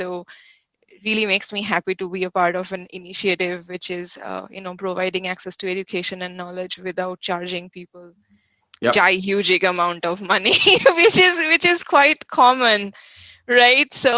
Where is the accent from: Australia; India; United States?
India; So I'm from India myself.